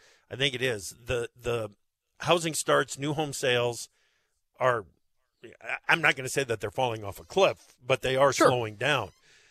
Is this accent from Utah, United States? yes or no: no; Oxford Junction, Iowa, United States; I'm actually going to be at the ceremony in my hometown of Oxford Junction, Iowa, at the Mayflower Cemetery.